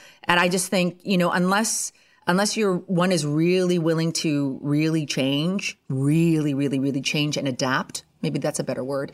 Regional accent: Ottawa, Ontario, Canada; I was born and raised right near Ottawa, Canada. And that is the capital of Canada.

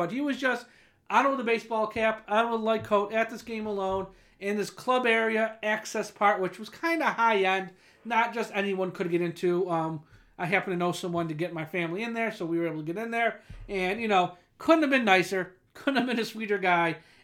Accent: Syracuse, New York, United States; I told him I was someone from Syracuse, New York, and he sort of laughed

